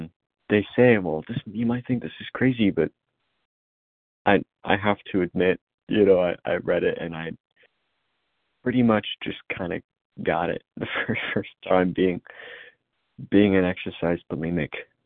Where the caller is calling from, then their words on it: Indiana, United States; also a reader out of Indiana.